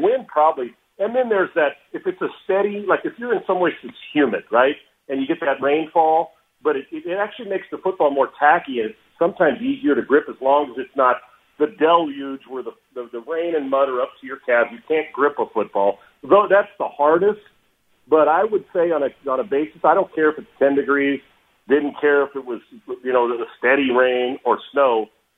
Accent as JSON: {"language": "English", "region": "California", "country": "United States", "tie": "born or raised there", "lives_now": "Texas, United States", "said": "Now, I grew up in California. I grew up in California, obviously, and then, spent time all over playing, but I played in Minnesota, Winnipeg, based in San Diego, and now I'm in Texas."}